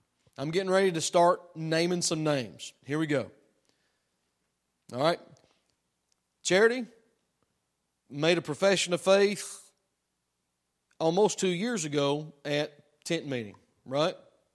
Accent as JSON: {"language": "English", "region": "Tennessee", "country": "United States", "said": "I'm a redneck from Tennessee. Look, I am a hillbilly, and I like classical music."}